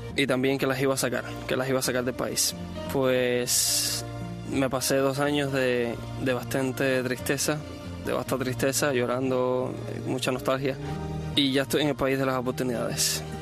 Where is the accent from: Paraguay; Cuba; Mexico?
Cuba; moved away; Mis últimos recuerdos cuando salí de Cuba